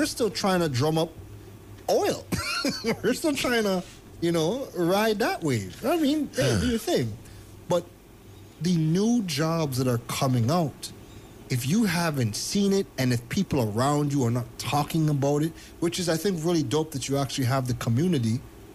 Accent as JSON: {"language": "English", "country": "Canada", "tie": "born or raised there", "lives_now": "Asia", "said": "growing up in Canada, being in Asia now"}